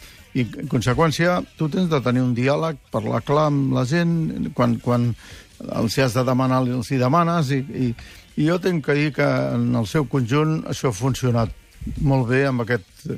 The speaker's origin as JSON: {"language": "Catalan", "region": "Catalonia", "country": "Spain", "said": "doncs que jo sóc català i espanyol i europeu. I és el que sóc."}